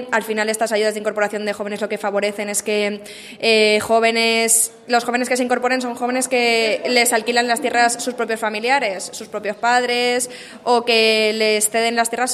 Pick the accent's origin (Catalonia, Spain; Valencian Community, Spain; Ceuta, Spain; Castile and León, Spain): Valencian Community, Spain; Pues yo vengo del país Valencia, que está en la costa este del Estado español